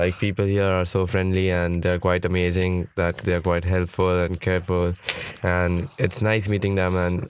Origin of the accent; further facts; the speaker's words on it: Dubai, United Arab Emirates; now in Leicester, United Kingdom; I'm from Dubai, UAE. Yeah.